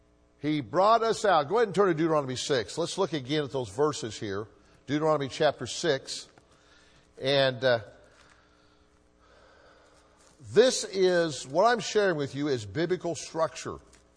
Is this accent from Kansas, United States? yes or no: yes; Hutchinson, Kansas, United States; started my hometown church a year later in Hutchinson, Kansas.